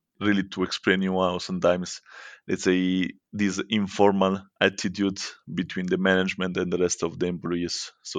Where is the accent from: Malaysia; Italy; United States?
Italy; English is a second language; as you can listen from my accent, from my name, I come from Italy, and I'm a mechanical engineer here at CERN